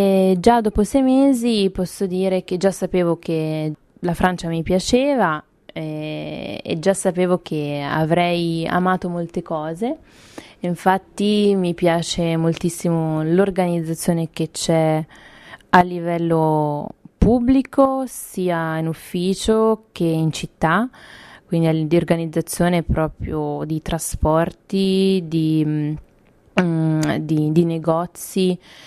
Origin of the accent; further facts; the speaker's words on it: Pisa, Tuscany, Italy; ho 24 anni, sono italiana, vengo da Pisa, una città della Toscana.